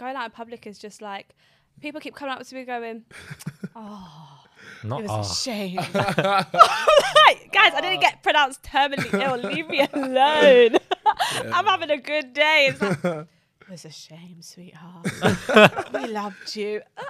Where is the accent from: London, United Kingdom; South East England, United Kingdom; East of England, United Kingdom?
London, United Kingdom; now in Northwest London, United Kingdom; So I grew up in Southeast London.